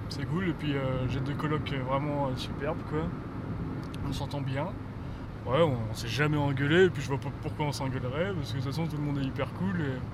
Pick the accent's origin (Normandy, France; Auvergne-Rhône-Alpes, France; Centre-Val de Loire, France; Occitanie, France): Normandy, France; Sainte-Honorine-la-Guillaume; also born or lived in Flers; Je viens de Normandie. Je suis né à Flers déjà. C'est en 61, en Basse-Normandie, dans l'Orne, très exactement. Et je suis d'une petite commune qui s'appelle Sainte-Honorine-la-Guillaume.